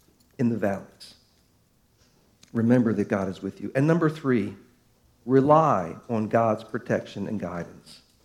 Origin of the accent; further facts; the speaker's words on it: Baltimore, Maryland, United States; I always thought that was cool when I was a little kid growing up on Cortez Road in Baltimore.